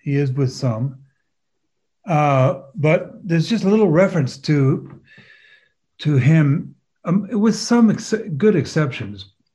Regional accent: France; also born or lived in Switzerland; now in United States; I grew up in France and Switzerland, but have been in this country now, America, for 30 years.

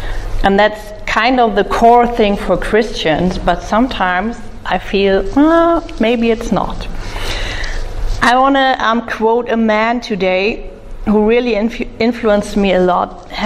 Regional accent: Munich, Bavaria, Germany; I come from Munich in Germany.

